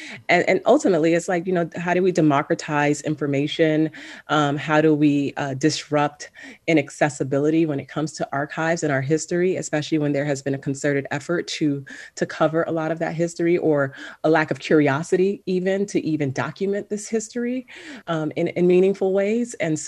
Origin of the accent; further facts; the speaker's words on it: Miami, Florida, United States; I was born and raised here in Miami. I'm a Black woman in Miami. I love history. And I especially love like local history and local Black history.